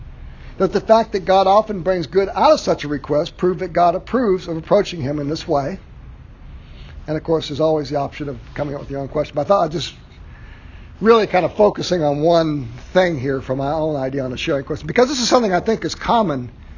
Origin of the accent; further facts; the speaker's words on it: Ireland; A name is near and dear to my heart, being an Irishman.